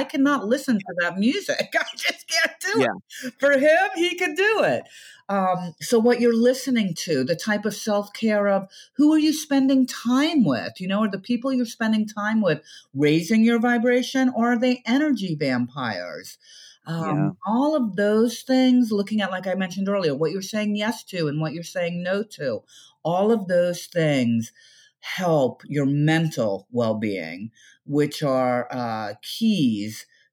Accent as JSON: {"language": "English", "country": "United States", "said": "I love being an American, but I got to tell you, I could easily be an American that lives in Europe."}